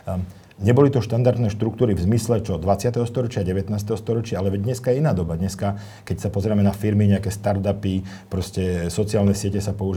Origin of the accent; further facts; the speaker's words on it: Bratislava, Bratislava Region, Slovakia; ja pochádzam z Bratislavy, študoval som v Prešove